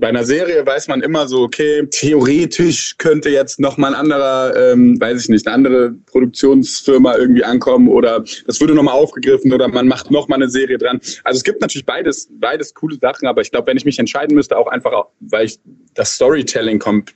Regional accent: Cologne, North Rhine-Westphalia, Germany; now in Berlin, Germany; ich bin in Köln aufgewachsen, wohne jetzt in Berlin.

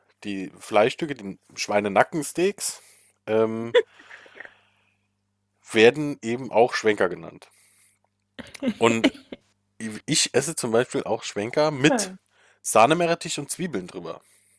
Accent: Saarland, Germany; wir kommen beide aus dem Saarland und hier wird ja durchaus auch mal gerne gegrillt.

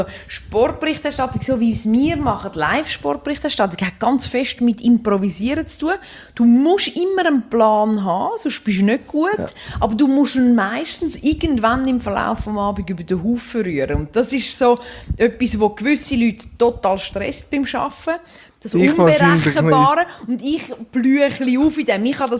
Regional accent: Switzerland; Dann heisst es auch bei uns in der Schweiz so, nein, kannst du nicht einen anderen nehmen, weißt du, der ist schon gewesen.

